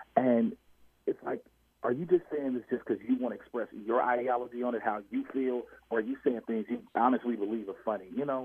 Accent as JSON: {"language": "English", "town": "Chicago", "region": "Illinois", "country": "United States", "said": "Again, I'm from Chicago, live on the South Side, which pretty much is almost a demilitarized zone."}